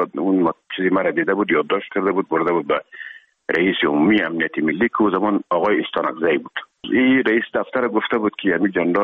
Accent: Herat, Afghanistan; now in Kabul, Afghanistan

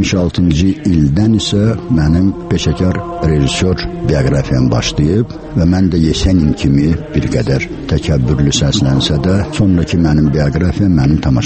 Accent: Mardakan, Baku, Azerbaijan; Mən gözəl Bakı şəhərinin Mərdəkan kəndində, filan saylı doğum evində doğulmuşam. İlk uşaqlıq illərim orada keçib. Daha sonra tez-tez Qəbələyə, o vaxt ki Qutqaşın, Niç kəndində, Əmimgildə kənd həyatı ilə, təbiətlə üz-üzə qalmışam

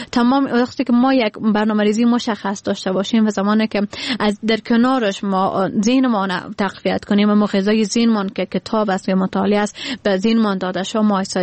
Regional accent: Badakhshan, Afghanistan; now in Kabul, Afghanistan; زمانی که ما از کابل آمدیم، از بدخشان آمدیم به طرف کابل

